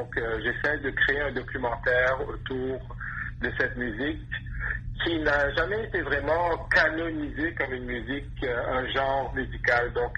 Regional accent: Mauritius; Je suis Mauricien, donc l'origine de cette musique se perd un peu.

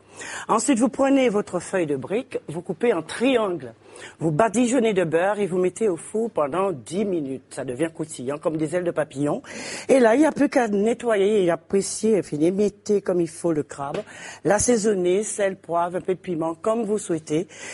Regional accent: Guadeloupe, France; comme on appelle chez nous en Guadeloupe

